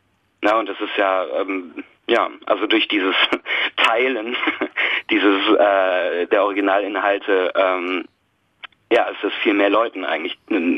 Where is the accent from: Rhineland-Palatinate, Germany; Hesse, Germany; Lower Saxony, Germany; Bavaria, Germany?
Lower Saxony, Germany; Oldenburg; Aber wir haben hier in Oldenburg, wo ich herkomme